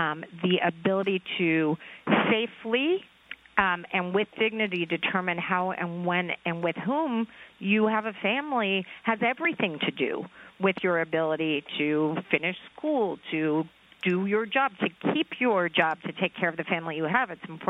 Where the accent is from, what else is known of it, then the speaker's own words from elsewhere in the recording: Texas, United States; I'm a Texan. I'm from Texas.